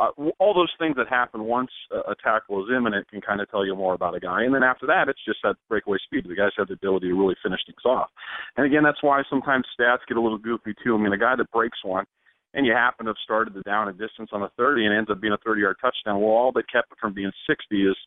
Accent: Iowa, United States; I come from Iowa, so a ton of my friends are Vikings fans

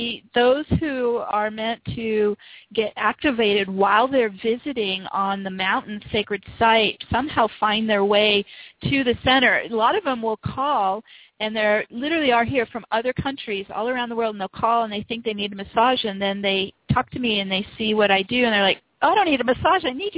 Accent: Los Angeles, California, United States; I was, of course, in shock since I came from Los Angeles.

